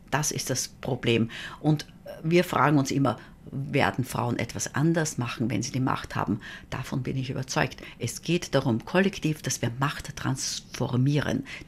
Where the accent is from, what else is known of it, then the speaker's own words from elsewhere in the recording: Burgenland, Austria; Ich bin in einem südburgenländischen Dorf aufgewachsen